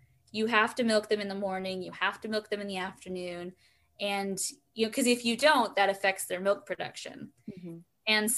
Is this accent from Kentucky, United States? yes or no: no; California, United States; I'm originally from California, so I'm like, I get the heat, but humidity is definitely its own monster.